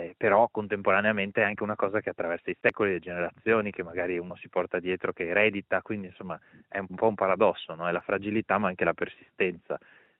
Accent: Venice, Veneto, Italy; da veneziano conosco Murano forse un po' meglio di chi sta fuori Venezia.

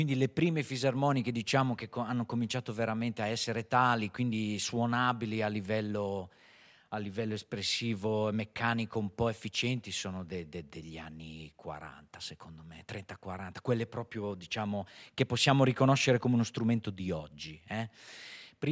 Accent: Rimini, Emilia-Romagna, Italy; born there; io sono romagnolo di estrazione, nasco sulle colline di Rimini

